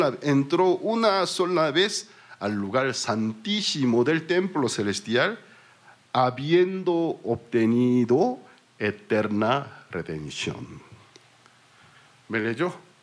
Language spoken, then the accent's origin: Spanish; South Korea; first language Korean; Spanish is a second language; Según el diccionario del idioma coreano, es mi idioma natal, porque soy originalmente soy Corea del Sur.